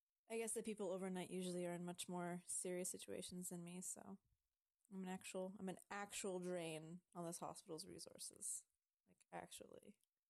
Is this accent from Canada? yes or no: yes; Canada; I'm from Canada. I came very far to escape the winter